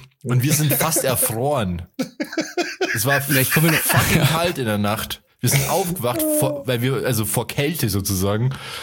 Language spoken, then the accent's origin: German; Altötting, Bavaria, Germany; Das war in Leipzig und wir kommen ja aus Altötting. Das ist ziemlich weit weg von Leipzig.